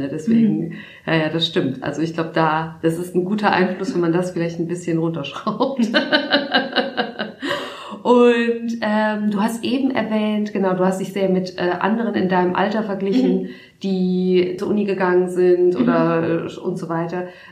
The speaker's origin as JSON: {"language": "German", "town": "Frankfurt", "region": "Hesse", "country": "Germany", "said": "ich bin ja Frankfurterin mit Leib und Seele, aber ich liebe Mainz auch sehr."}